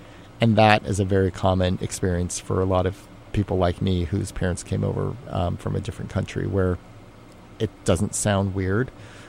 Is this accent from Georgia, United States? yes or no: no; California, United States; And again, growing up in California, that didn't seem such a weird concept.